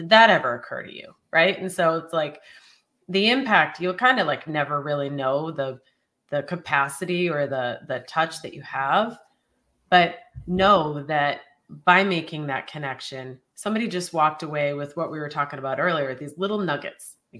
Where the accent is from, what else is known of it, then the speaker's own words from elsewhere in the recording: Boston, Massachusetts, United States; Let me give you a little tip about Mocky Mock, because I am from Boston.